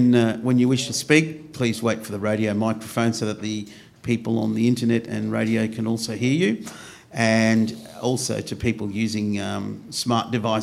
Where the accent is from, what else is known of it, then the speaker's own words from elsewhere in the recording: Queensland, Australia; as you know. I'm from Queensland